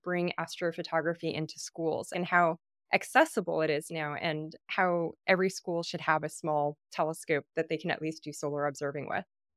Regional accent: Los Angeles, California, United States; I grew up in Los Angeles next to the 10 freeway, and we could see the moon and maybe Venus and not a lot else

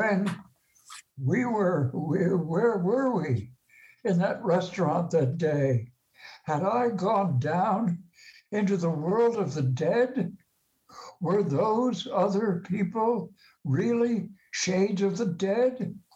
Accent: Maplewood, New Jersey, United States; My family, my father's family, had a burial plot in a cemetery in West Orange, New Jersey. I grew up in Maplewood nearby.

